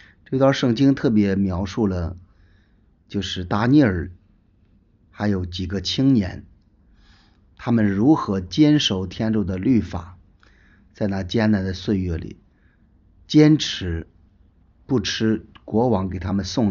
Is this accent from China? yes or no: yes; China; 我们中国人有一句话叫什么？士可杀不可辱